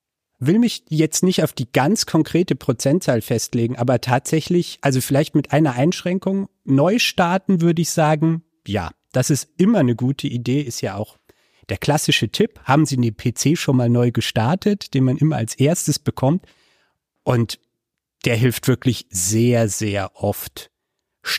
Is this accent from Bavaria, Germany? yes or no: yes; Munich, Bavaria, Germany; now in Cologne, Germany; Ich komme aus München und wohne jetzt in Köln.